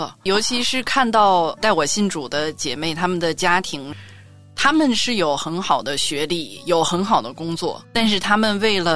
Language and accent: Chinese; Beijing, China; 我是北京人，小时候就是在一般的普通的这种无神论的家庭长大，独生女，就是在这种无神论还有一般的国内的环境下长大。